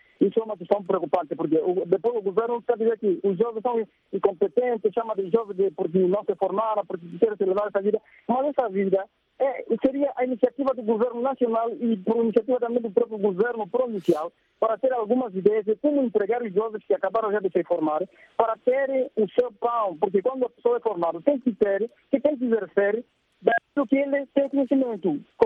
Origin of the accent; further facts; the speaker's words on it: Angola; Nós como angolanos, não só aqui na Onda Norte, mas o caso aconteceu lá no Ambo, lamentamos e choramos muito por esse caso